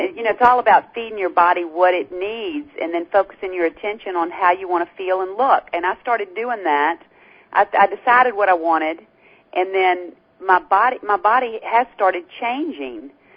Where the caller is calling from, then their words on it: Baton Rouge, Louisiana, United States; I'm calling from Baton Rouge.